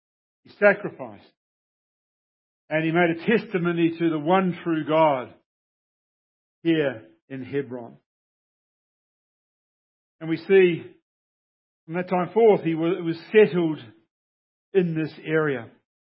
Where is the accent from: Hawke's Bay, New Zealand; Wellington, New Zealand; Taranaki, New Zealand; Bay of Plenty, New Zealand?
Hawke's Bay, New Zealand; It hit Hastings and Napier on the North Island, and that's where I grew up.